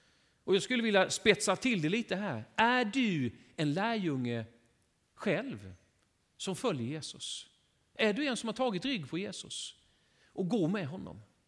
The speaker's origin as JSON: {"language": "Swedish", "town": "Värnamo", "region": "Jönköping County", "country": "Sweden", "said": "Jag kommer från Värnamo."}